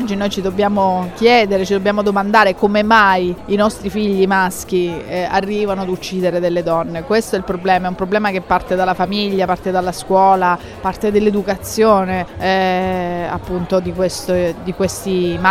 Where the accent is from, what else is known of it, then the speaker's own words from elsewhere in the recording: Catania, Sicily, Italy; E per esattezza io vengo dallo Ionio, perché il mio mare è quello catanese ed è lo Ionio.